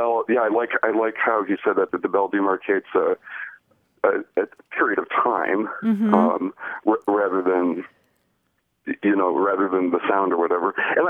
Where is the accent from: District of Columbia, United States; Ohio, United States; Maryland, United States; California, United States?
Ohio, United States; Cleveland; also born or lived in Oklahoma; I grew up in Northeast Ohio in the Cleveland area, but we moved around a lot when I was a kid.